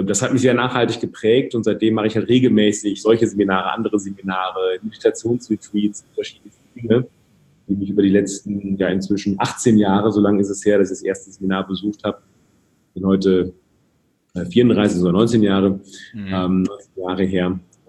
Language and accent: German; Rhede, North Rhine-Westphalia, Germany; Ich komme aus dem schönen Münsterland, ganz behütet aufgewachsen in einem 20.000 Einwohner, ja, Dorf ist untertrieben, Stadt namens Rehde bei Bocholt. Genau, und da bin ich aufgewachsen.